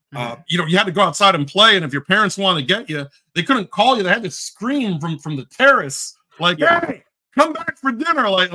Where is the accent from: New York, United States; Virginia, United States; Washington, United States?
New York, United States; Bronx; That's where I'm from. That specific part of New York. Really? I'm from the Bronx. I grew up in the Bronx.